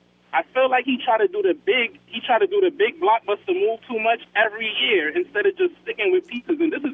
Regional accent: Queens, New York, United States; I'm from Southside Jamaica, like, you know, where Guy Brewer rocks.

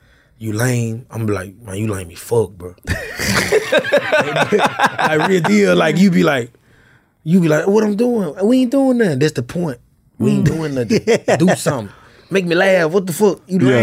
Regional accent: Memphis, Tennessee, United States; now Memphis showed me a lot, but, you know, I'm from Frazier.

